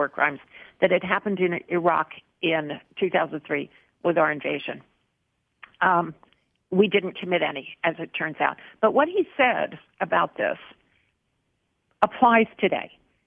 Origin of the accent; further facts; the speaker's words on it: New Jersey, United States; Secondly, I come from New Jersey.